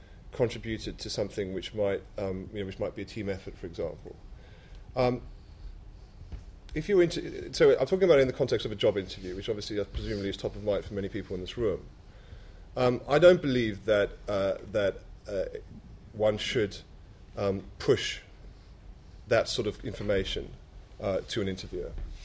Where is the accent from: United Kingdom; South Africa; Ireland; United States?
South Africa; I'm South African, so...